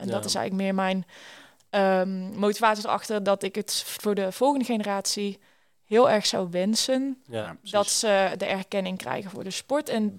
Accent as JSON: {"language": "Dutch", "town": "Schijf", "region": "North Brabant", "country": "Netherlands", "tie": "born or raised there", "said": "Ik kom uit Noord-Brabant en ik ben in een klein dorpje geboren, in Schijf heet dat."}